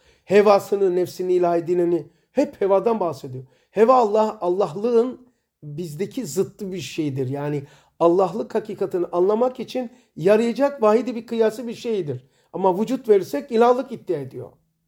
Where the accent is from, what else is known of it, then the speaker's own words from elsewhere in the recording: Rize, Turkey; born there; Ben de Rize'de doğdum. Şimdi bizim aklımız orada gelişti.